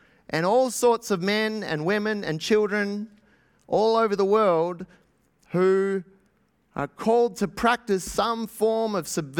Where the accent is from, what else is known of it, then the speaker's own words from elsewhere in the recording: Australia; we have to traverse as an Australian people for our Indigenous brothers and sisters